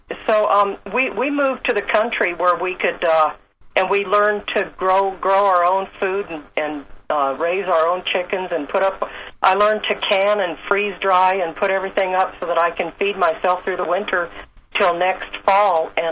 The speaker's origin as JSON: {"language": "English", "town": "Los Angeles", "region": "California", "country": "United States", "tie": "born or raised there", "moved": "as an adult", "said": "I come from Los Angeles, and I'm a native. I'm a native, seventh-generation native Californian, and I couldn't live in that open-air asylum anymore."}